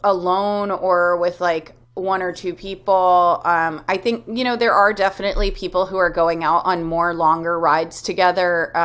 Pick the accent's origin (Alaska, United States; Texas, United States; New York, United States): New York, United States; New York City; I grew up here in New York City.